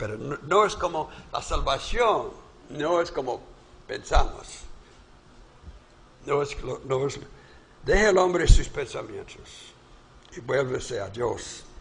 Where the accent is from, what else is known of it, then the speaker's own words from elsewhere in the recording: Alabama, United States; born there; era ríos como ya donde nací en Alabama, el río lodoso